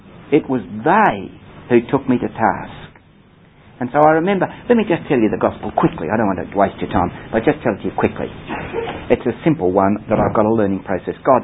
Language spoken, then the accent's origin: English; England, United Kingdom; One of our biggest problems at the present moment, in my opinion, is that we're English